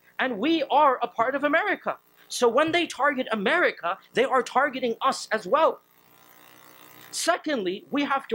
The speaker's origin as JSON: {"language": "English", "region": "Texas", "country": "United States", "tie": "born there", "said": "I'm a born American citizen, I was born in Texas."}